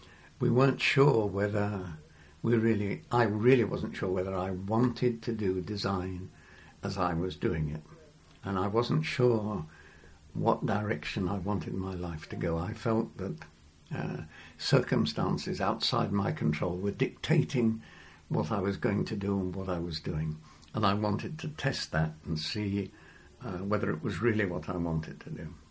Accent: England, United Kingdom; accent: English; now in Italy; It took me 2 or 3 years to become fluent. And I've never lost my English accent. It's not very strong, but I've never lost it.

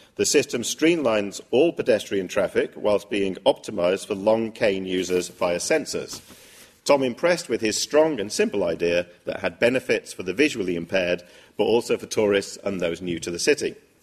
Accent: Manchester, North West England, United Kingdom; And obviously, as a Mancunian, I'm obviously very interested in this project.

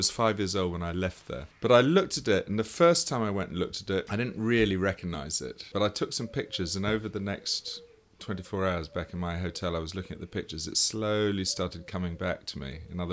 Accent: Oxford, South East England, United Kingdom; born there; also born or lived in Singapore; I was born in Oxford.

